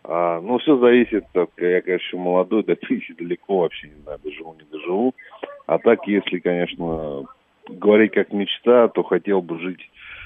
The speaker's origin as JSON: {"language": "Russian", "region": "Moscow", "country": "Russia", "tie": "born or raised there", "said": "я всю жизнь родился, вырос в Москве."}